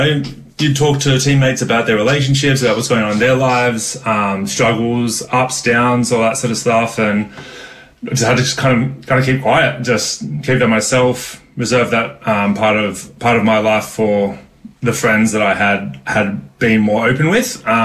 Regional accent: Sydney, New South Wales, Australia; I'm from Sydney, so they built

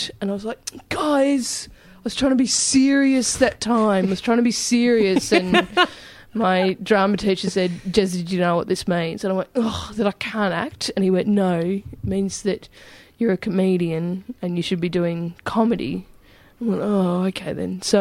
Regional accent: Albury, New South Wales, Australia; I grew up in Albury, and I worked at the local cinema, and I was quite content there.

